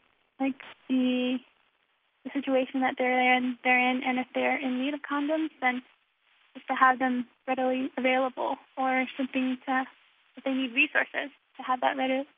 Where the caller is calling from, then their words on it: Kirtland, New Mexico, United States; I'm calling from Kirtland, New Mexico